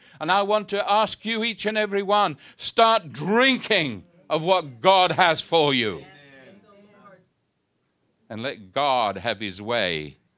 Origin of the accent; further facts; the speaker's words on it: United Kingdom; now in United States; being British, I see things from a British point of view.